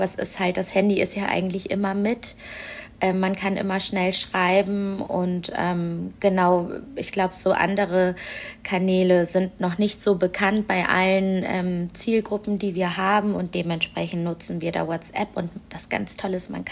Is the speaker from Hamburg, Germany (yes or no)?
yes; Hamburg, Germany; Also ich bin jemand, die hier im Bezirk Harburg aufgewachsen ist, die immer noch hier lebt.